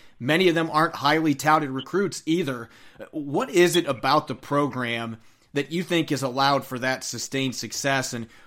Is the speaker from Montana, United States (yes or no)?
no; Indiana, United States; I grew up in Big Ten country, northern Indiana.